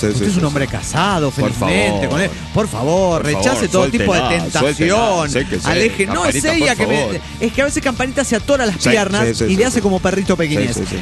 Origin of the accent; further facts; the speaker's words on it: Oaxaca, Mexico; de Oaxaca, México.